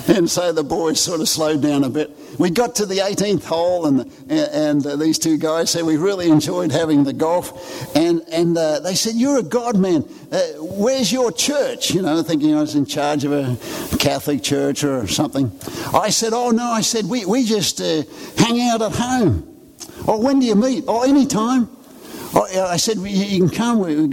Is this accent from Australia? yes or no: yes; Australia; And I said, "Hey, Harold, I'm an Aussie. We love beer."